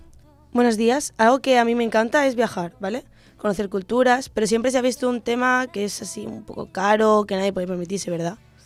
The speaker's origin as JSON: {"language": "Spanish", "town": "Elche", "region": "Valencian Community", "country": "Spain", "said": "Yo soy de Elche, pero he dicho Alicante, ¿sabes?"}